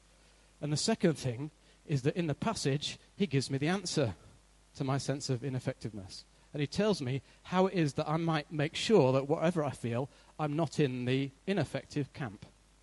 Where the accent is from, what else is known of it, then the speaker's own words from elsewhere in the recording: Yorkshire and the Humber, United Kingdom; I grew up in North Yorkshire. Best beer, best tea, best cricket.